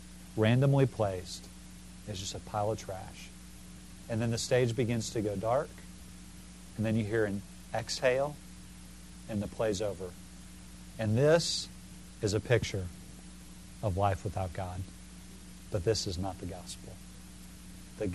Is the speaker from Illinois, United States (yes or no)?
yes; Illinois, United States; I'm from Illinois, and the last time I was back there, I saw in Chicago there was a Beckett play.